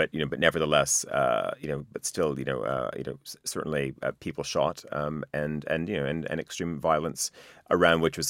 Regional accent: Winnipeg, Manitoba, Canada; we did a story about Killer Peg, my hometown, one shouldn't laugh about a spike in homicide rates, but that is not the city that I lived in 30 years ago.

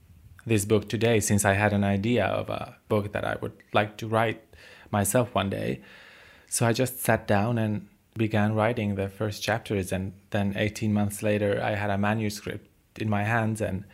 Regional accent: Finland; also born or lived in Kosovo; And my family fled there in 92, and then we moved to Finland. So I grew up in Finland and attended Finnish schools. So I was so young that I don't have any memories of life before Finland.

